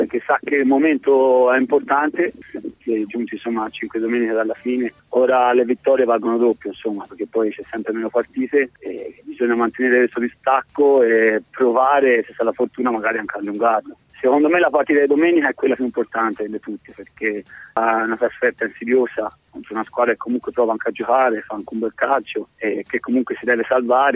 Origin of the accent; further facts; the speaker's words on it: Reggello, Tuscany, Italy; sono di Reggello, quindi ne Val d'Arno, quindi in Toscana so che si vive bene, si sta bene.